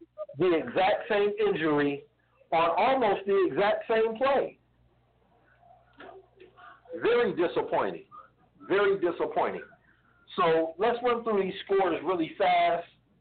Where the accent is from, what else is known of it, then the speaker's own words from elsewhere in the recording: Syracuse, New York, United States; former coach at my hometown University of Syracuse